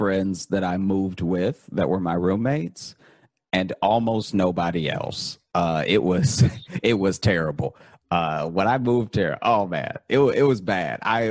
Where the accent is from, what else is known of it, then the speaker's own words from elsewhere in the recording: Louisiana, United States; also born or lived in Chicago; So I grew up in Louisiana and I started doing comedy in Chicago.